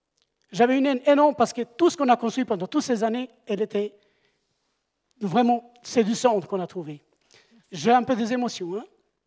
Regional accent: Kosovo; French is a second language; also born or lived in Sarajevo; je suis albanais, je viens du Kosovo.

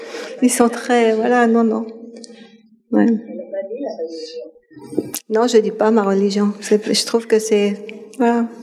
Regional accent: Paris, Île-de-France, France; now in Switzerland; je venais de Paris où c'était une ville très animée, très bruyante. Donc, je venais du quartier latin, puis j'ai atterri à Chaumont.

